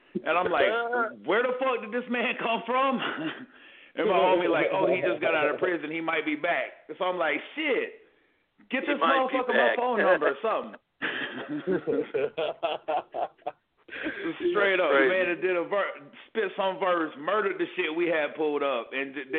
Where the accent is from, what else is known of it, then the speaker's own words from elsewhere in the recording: Orlando, Florida, United States; now in North Carolina, United States; I came from Orlando, and me and my homies down there was doing this music shit. And it's just something that we kind of just ran with over the years. We started in, I'd say, 98. I moved up north and up here to North Carolina